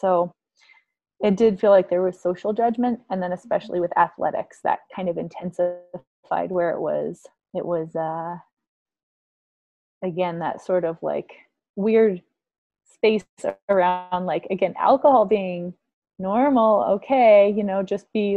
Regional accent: New England, United States; Like, I grew up in New England, and you know, really rural, very small town, and everyone knows each other.

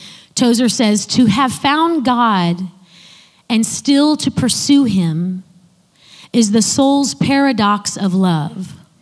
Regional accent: Chicago, Illinois, United States; I grew up in the Chicago area, so every day in the afternoon, Oprah's show re-aired at like from 3 to 4 p.m. in the afternoon.

